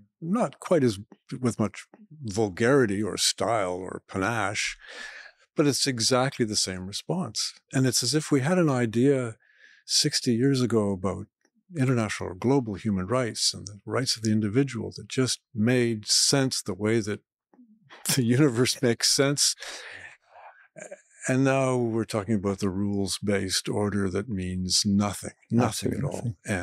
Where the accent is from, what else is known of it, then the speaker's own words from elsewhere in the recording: Canada; As a Canadian